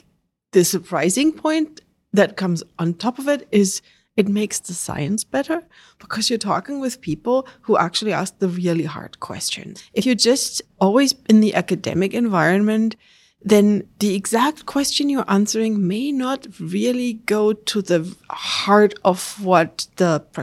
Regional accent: Germany; English is a second language; also born or lived in France; I'm German. I grew up in Germany.

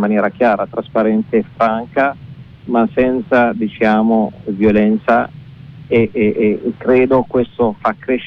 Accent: Hebron, West Bank, Palestine; Italian is a second language; Certamente io sono un palestinese nato e cresciuto a Hebron

